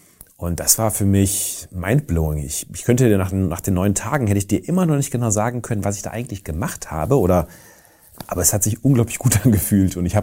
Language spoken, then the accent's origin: German; North Rhine-Westphalia, Germany; now in Cologne, Germany; Ich komme aus Münsterland, ich bin auf dem Land groß geworden und bin dann irgendwann sozusagen in Köln gelandet.